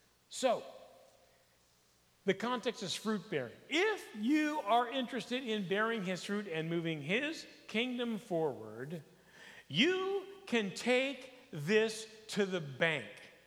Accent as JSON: {"language": "English", "country": "United States", "tie": "born or raised there", "said": "I grew up in the United States where a vine, to me, was something that Tarzan swung in on, you know?"}